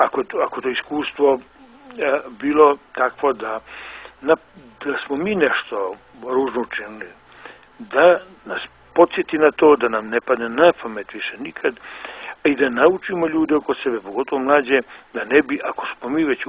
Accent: Montenegro; Recimo, kod nas u Crnoj Gori su bile, krvna osveta je bila vrlo domaćena

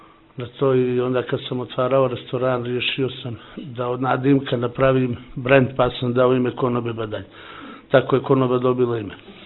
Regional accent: Boljevići, Bar Municipality, Montenegro; kad je učio u osnovnu školu u Boljevići, tamo kod nas u Crmicu

